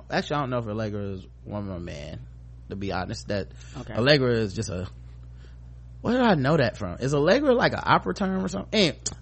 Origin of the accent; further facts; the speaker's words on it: the South, United States; You know, I'm from the South. I need my racism.